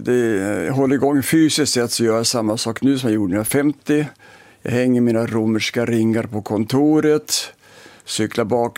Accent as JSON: {"language": "Swedish", "town": "Ånge", "region": "Västernorrland County", "country": "Sweden", "tie": "born or raised there", "said": "Jag var uppvuxen i Ånge, en köping mellan Sundsvall och Östersund."}